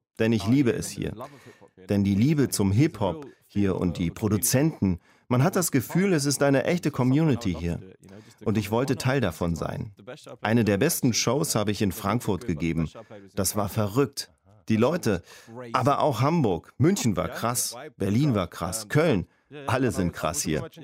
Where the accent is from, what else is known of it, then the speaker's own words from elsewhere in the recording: London, United Kingdom; German is a second language; Ich bin aus London und London ist eigentlich eine Multikulti-Stadt mit Verschiedenheit und Akzeptanz. Ich bin zur Schule gegangen mit Leuten, wo jeder eine unterschiedliche Religion hatte, unterschiedliche Kulturen zusammenkamen.